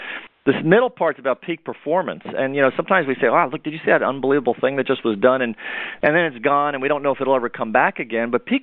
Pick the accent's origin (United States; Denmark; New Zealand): United States; New York City, New York; born or raised there; now in North Carolina, United States